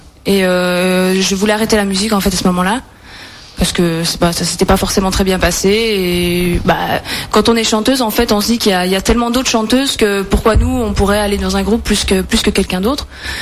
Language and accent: French; Switzerland; moved away as an adult; now in France; je viens de Suisse. Donc d'origine suisse, j'étais vendeuse avant, donc rien à voir avec la musique. Et il y a à peu près 3 ans, je suis arrivée en France, dans le sud de la France.